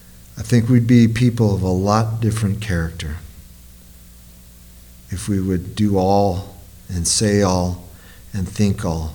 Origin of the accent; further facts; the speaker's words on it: Aurora, Illinois, United States; Now, I'm from Illinois, and it's nothing but farmland and corn once you get past a certain point. You know, back where I lived, I mean, Randall Road in Aurora, Illinois, was like the end of the world.